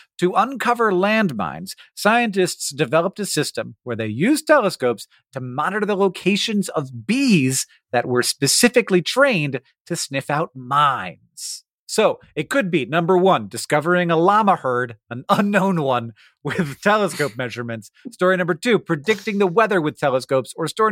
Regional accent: Montana, United States; In 2005, scientists here in my home state of Montana published a paper

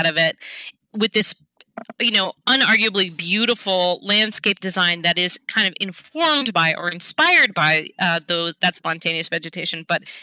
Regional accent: Seattle, Washington, United States; I mean, I grew up in Seattle, so I thought that nature only was the old growth forests that I could, that I kind of occasionally visited with my family, car camping.

